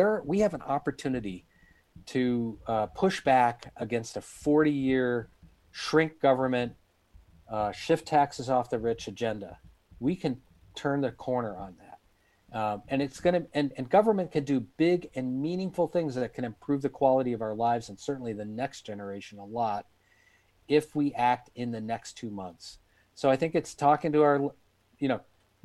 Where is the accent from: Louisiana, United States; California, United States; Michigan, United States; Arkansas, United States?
Michigan, United States; Detroit; I grew up in Detroit, where we were a UAW town, and you could see a middle class standard of living emerging all around me, in whole neighborhoods of prosperity.